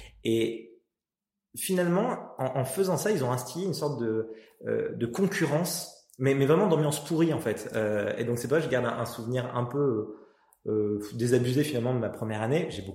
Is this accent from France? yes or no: yes; Auvergne-Rhône-Alpes, France; ça me permettait de retourner chez moi en Auvergne.